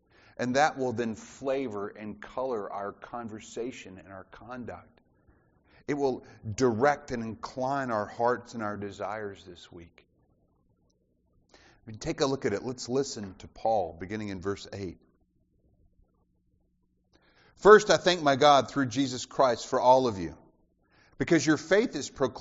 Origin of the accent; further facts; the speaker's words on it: Southern US, United States; I grew up in the South, and we didn't play a whole lot of basketball, and just was never exposed to it.